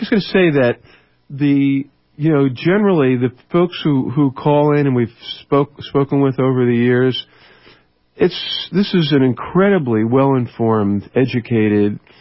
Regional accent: New York, United States; born there; I was born in New York.

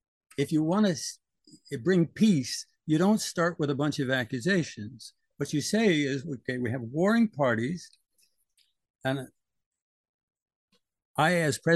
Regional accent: Sacramento, California, United States; And I'm from Sacramento too. I spent time on the streets of Sacramento. We have a street proverb in Sacramento.

